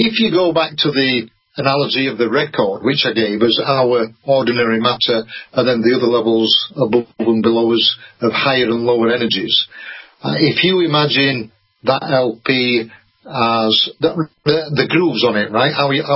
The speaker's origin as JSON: {"language": "English", "region": "Yorkshire and the Humber", "country": "United Kingdom", "said": "I think I'm right, being a Yorkshireman"}